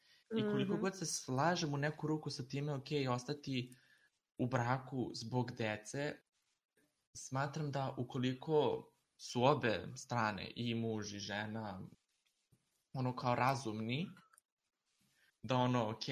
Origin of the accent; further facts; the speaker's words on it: Zrenjanin, Vojvodina, Serbia; ja nisam iz malog mesta, ono kao, ja sam poreklom iz Renjanina